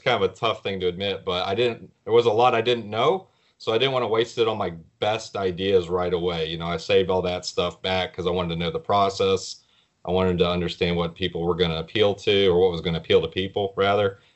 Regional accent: West Virginia, United States; So I grew up in Southern West Virginia, which is not really a hotbed for comics.

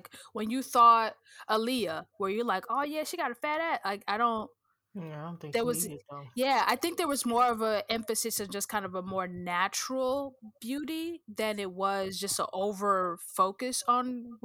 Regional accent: Nigeria; But traditionally speaking, as a Nigerian, like, being plump was not like a frowned upon thing.

